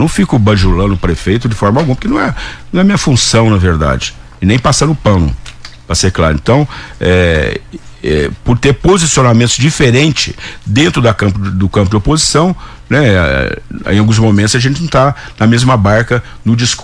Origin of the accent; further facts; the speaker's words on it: Monte Santo de Minas, Minas Gerais, Brazil; moved away as an adult; now in São Carlos, Brazil; Eu não sou daqui, eu sou de Monte Santo de Minas, da grande Monte Santo de Minas.